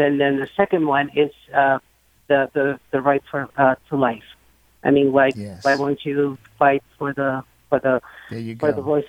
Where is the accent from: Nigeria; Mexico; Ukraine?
Mexico; now in United States; I come from Mexico.